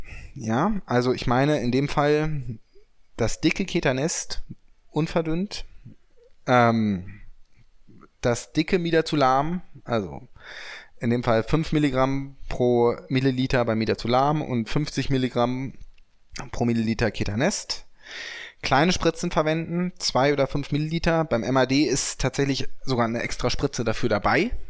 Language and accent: German; Hanover, Lower Saxony, Germany; Wir kommen aus Hannover, 96 ist gestern abgestiegen.